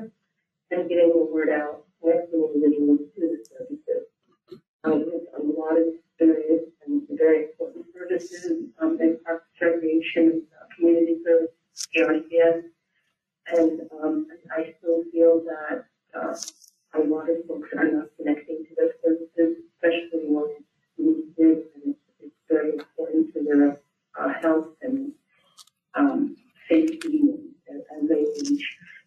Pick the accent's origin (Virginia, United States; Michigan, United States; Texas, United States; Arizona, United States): Virginia, United States; have been in the United States since 89 and been in Virginia since the age of 12. So I grew up in Northern Virginia and then was married.